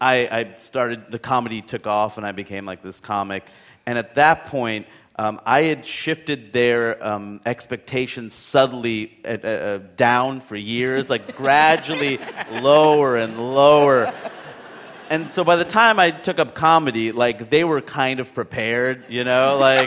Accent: Queens, New York, United States; because I grew up in Queens, and, we live in Queens, and I went to college in Maine, which is very different.

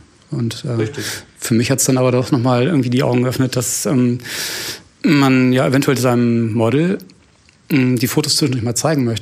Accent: Flensburg, Schleswig-Holstein, Germany; Aus Flensburg.

